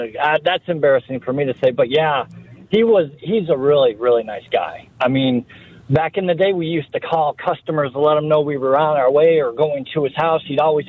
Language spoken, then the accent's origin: English; Michigan, United States; moved away; The sad thing about it is I didn't even know who he was because I'm from Michigan.